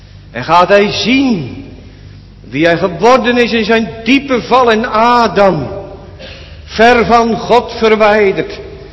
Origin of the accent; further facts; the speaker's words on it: Netherlands; Dat ben ik zelf ook, hoor, ik ben ook een Nederlander.